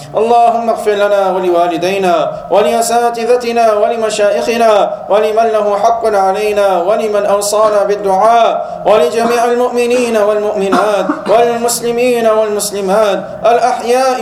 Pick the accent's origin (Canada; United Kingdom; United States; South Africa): Canada; I'm Canadian. I was born Canadian.